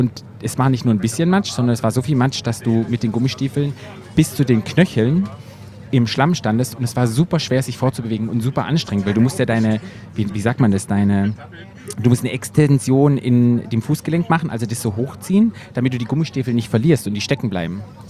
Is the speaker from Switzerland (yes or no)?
no; Berlin, Germany; ich komme aus Berlin.